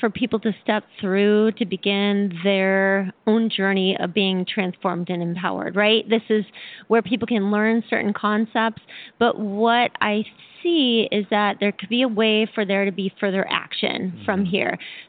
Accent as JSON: {"language": "English", "town": "Boulder", "region": "Colorado", "country": "United States", "said": "I'm from Boulder, Colorado, and so I was lucky to also go to that event."}